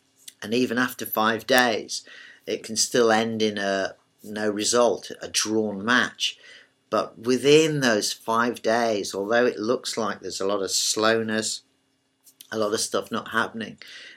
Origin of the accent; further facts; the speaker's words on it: Yorkshire and the Humber, United Kingdom; I'm a Yorkshireman.